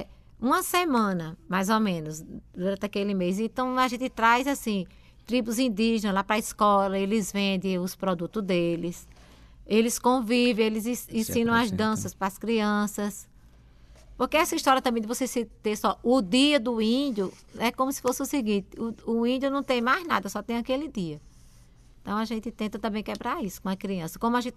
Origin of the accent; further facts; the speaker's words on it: Brazil; eu acho que nós, enquanto brasileiros, por exemplo, não precisamos festejar o Dia da Bruxa